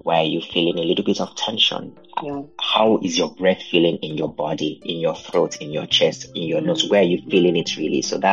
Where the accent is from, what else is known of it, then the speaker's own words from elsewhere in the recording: Nigeria; now in United States; how things were when I grew up in Nigeria. The fruits are delicious. They're not like the fruits I get up here in Minnesota